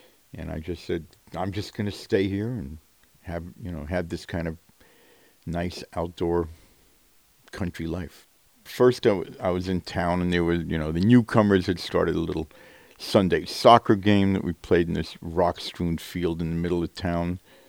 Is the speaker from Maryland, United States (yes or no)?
no; New York City, New York, United States; I grew up in New York City. And while it's wonderful in New York City, I couldn't live there anymore.